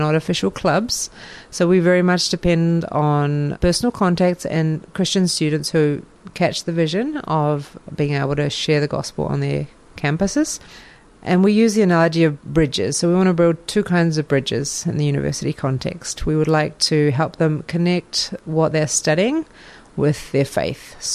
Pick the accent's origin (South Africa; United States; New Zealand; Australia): New Zealand; now in Ecuador; originally I'm from New Zealand, and I've been working in Ecuador for about 15 years.